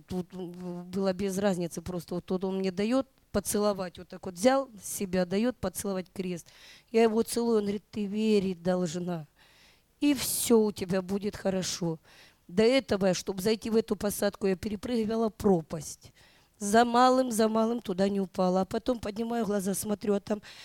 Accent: Luhansk, Luhansk Oblast, Ukraine; now in Sant Feliu, Spain; я из Луганска, из Ласкала, теперь живу в Сан-Филиу.

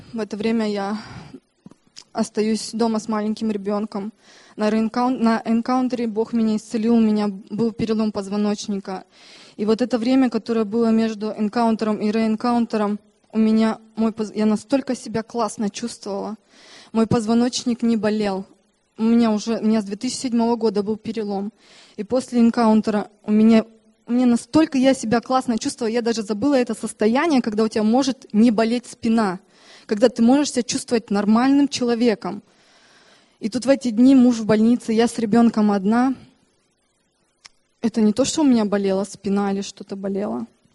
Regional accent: Germany; я из Германии.

